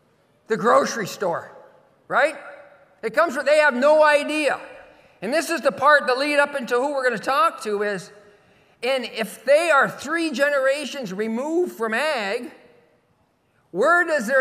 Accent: Minnesota, United States; And you should see the responses when I said I was from Minnesota.

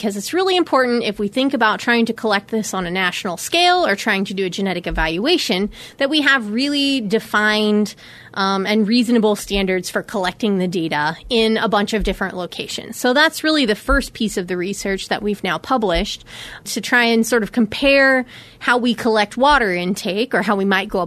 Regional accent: Kansas, United States; But I grew up in Kansas, and it's something I've always sort of been thinking about in the back of my mind.

